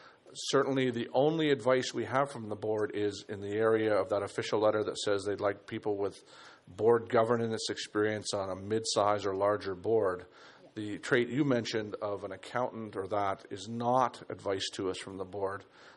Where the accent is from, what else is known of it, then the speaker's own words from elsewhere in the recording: Canada; Well, I won't. I'm Canadian.